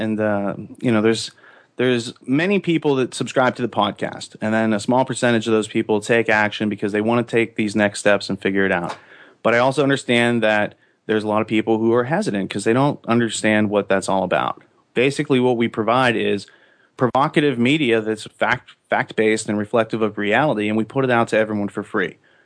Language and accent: English; Pennsylvania, United States; I'm from Western Pennsylvania.